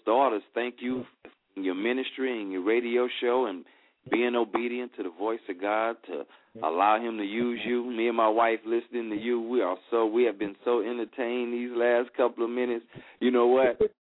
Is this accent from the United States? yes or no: yes; Port Arthur, Texas, United States; I live in Texas. I'm from Port Arthur, Texas. Port Arthur, for those that don't know, is also what they call like one of the big breeding grounds for gangster rap down here in Texas.